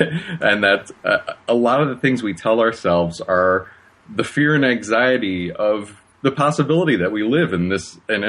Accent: Chicago, Illinois, United States; Well, I usually tell people that I was raised in Chicago, and if you know Chicago politics, the dead can vote there

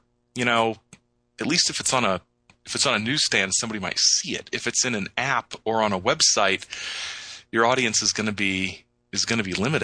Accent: Midwest, United States; even growing up in the Midwest, there were these little in the strip malls or in the mall

